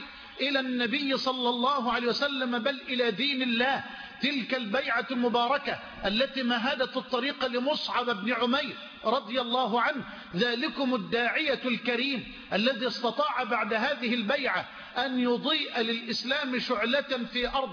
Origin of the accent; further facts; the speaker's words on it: Egypt; وانا جاي من مصر ليه